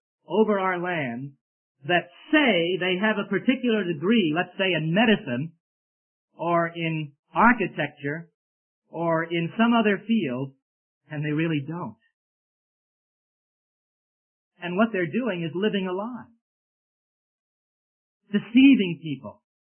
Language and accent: English; Brooklyn, New York, United States; He was in our home many, many times as I grew up in Brooklyn, New York.